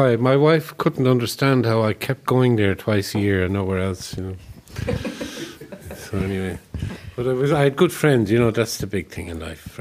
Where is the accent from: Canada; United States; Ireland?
Ireland; Sligo, Connacht; also born or lived in Dublin; I'm here 44 years. I moved from Dublin here, but it wasn't a big change. I had spent all my youth in Sligo, which is 100 miles north of here.